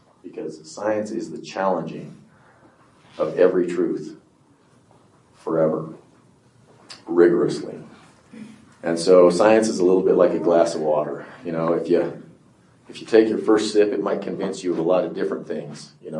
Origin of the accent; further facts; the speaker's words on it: Washoe Valley, Nevada, United States; born there; I was born in Washoe Valley, Nevada, which everyone says, where's that? You would not be alone. Population 6.